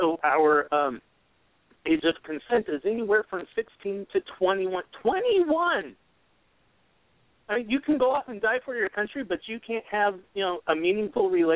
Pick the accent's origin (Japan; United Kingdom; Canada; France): Japan; now in United States; So when I grew up in Japan, I was like, going, oh, I missed a lot in America, especially when I came back.